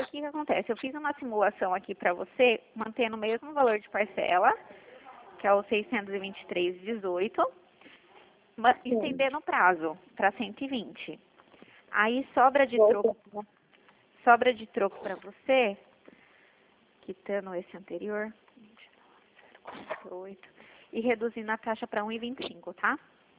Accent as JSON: {"language": "Portuguese", "town": "Itu", "region": "São Paulo", "country": "Brazil", "said": "Eu sou daqui de Itu."}